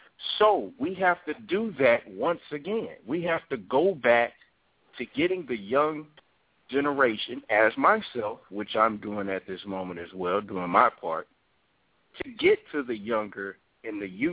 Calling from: Houston, Texas, United States; I'm calling from Houston, Texas.

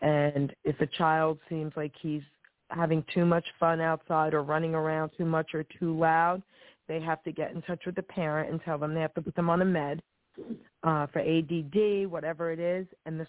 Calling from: New Jersey, United States; I'm calling from New Jersey.

